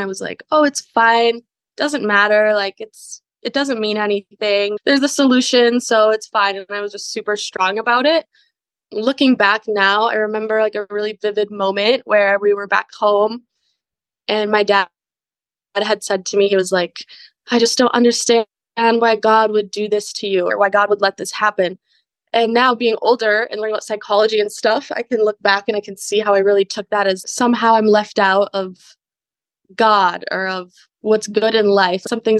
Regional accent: Wisconsin, United States; I grew up in Wisconsin, and I just moved back after a few years of, first I went to college in Colorado, and then I lived in Hawaii for a little while, and now I'm back here.

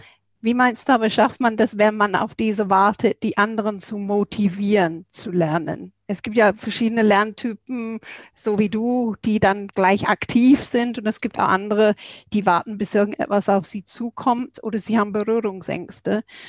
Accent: England, United Kingdom; German is a second language; Gibt so manche Wörter für mich als Engländerin.

